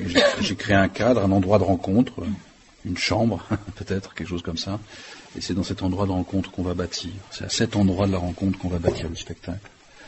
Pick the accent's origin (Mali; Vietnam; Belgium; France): France; je suis à moitié belge, je suis français